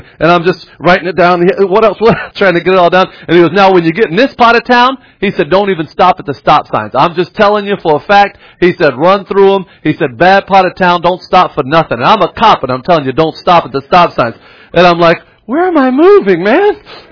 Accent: Florida, United States; And I'm from Florida. You're allowed to have guns.

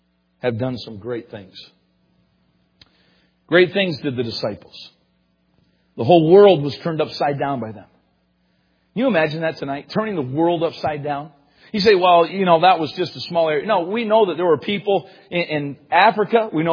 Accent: Canada; And I think I can be very frank with you tonight, my home church and being Canadian.

